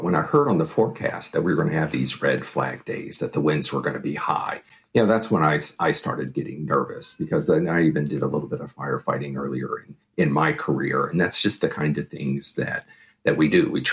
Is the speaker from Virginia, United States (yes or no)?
yes; Virginia, United States; I grew up in Virginia, and those forests are beautiful in the foothills of the Blue Ridge Mountains.